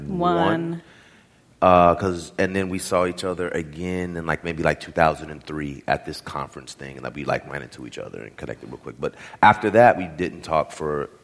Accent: California, United States; Like, I'm from the Bay Area

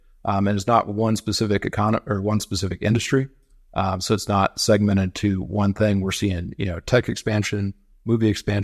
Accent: California, United States; now in Georgia, United States; So I've been here for about 16 years, but I'm originally from California. So happy to call Georgia home and love living here.

